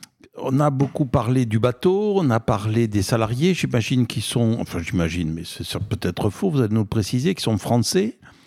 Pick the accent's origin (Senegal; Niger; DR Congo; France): France; Alors, puisqu'on est français, globalement, dans une association française, que fait l'État français pour vous aider ?